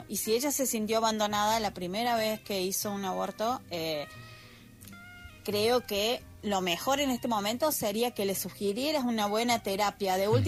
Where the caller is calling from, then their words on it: Argentina; desde Argentina